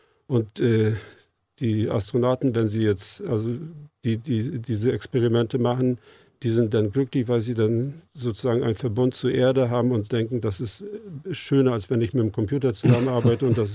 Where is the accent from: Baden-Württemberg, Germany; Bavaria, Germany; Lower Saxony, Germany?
Lower Saxony, Germany; Seevetal; ich komme aus Seevetal